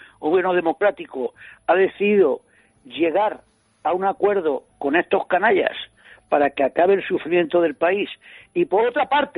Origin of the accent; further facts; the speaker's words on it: Colombia; esto es una cosa que a uno, siendo colombiano, se tiene que partir el corazón